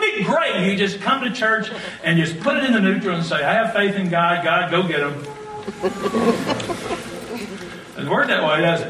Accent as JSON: {"language": "English", "region": "Wisconsin", "country": "United States", "tie": "born or raised there", "said": "I'm a boy from Barron County. Yeah, I'm about as common as they come."}